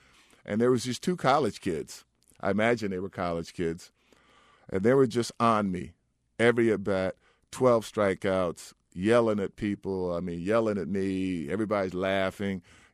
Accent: New Jersey, United States; I grew up in New Jersey from 7 on, so it wasn't where I stayed at wasn't a rough area, but everything outside was.

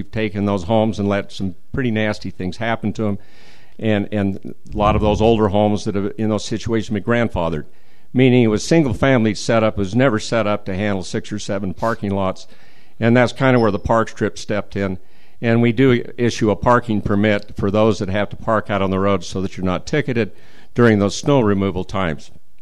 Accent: Logan, Utah, United States; I was born and raised in Logan and lived down below the university along the Boulevard area

